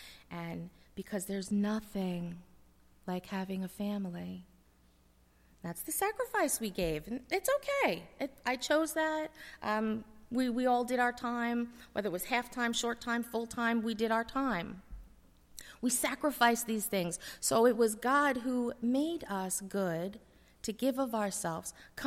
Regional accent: New York, United States; Oh, I drove it because I'm a New Yorker. I'm a Long Islander, and that's what I do.

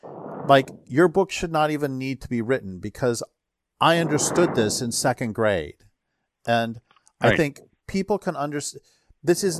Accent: Colorado, United States; When I grew up in Colorado, it had already been, of course, greatly destroyed

